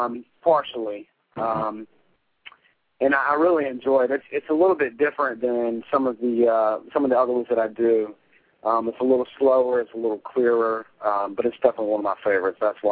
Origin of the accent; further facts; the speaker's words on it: Columbia, South Carolina, United States; I'm from Columbia, South Carolina. I was born here.